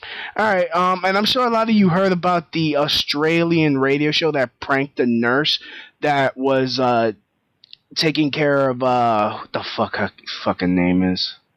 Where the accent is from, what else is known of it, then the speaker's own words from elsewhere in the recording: United States; Maybe because I'm an American, I really couldn't give a shit.